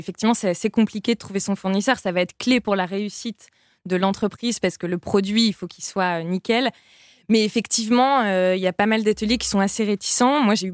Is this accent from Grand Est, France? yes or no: yes; Troyes, Grand Est, France; En fait, je suis originaire de Troyes, qui est aussi un des bastions historiques du textile français.